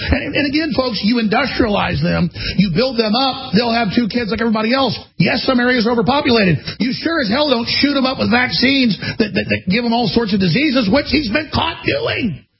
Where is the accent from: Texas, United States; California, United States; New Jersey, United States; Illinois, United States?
Texas, United States; I'm from Texas.